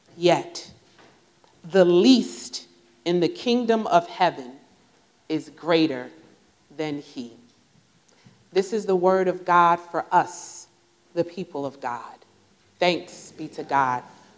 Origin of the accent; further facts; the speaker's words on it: Newark, New Jersey, United States; now in Durham, United States; And so many of you may know I'm from New Jersey. I'm a city girl from Newark and moved down to Durham, and that was a big country enough.